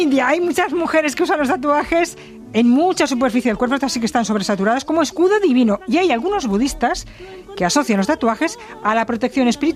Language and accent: Spanish; Rueda, Castile and León, Spain; aquí había traído el señor Acosta vino de mi tierra, por cierto, de Rueda.